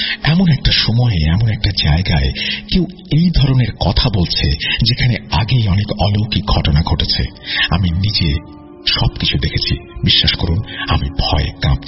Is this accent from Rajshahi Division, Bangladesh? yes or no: no; Munshiganj, Dhaka Division, Bangladesh; now in Dhaka, Bangladesh; বাড়ি মুন্সিগঞ্জ জেলায়। আমরা ঢাকার উত্তরায় থাকি।